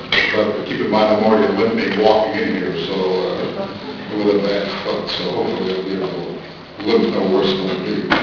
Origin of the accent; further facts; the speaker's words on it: Bloomington, Indiana, United States; It's a bit of a homecoming for me. I grew up in Bloomington, as you've just heard